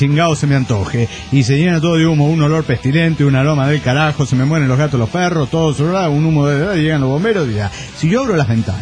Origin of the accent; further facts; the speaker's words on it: Mérida, Yucatán, Mexico; de Mérida, Yucatán.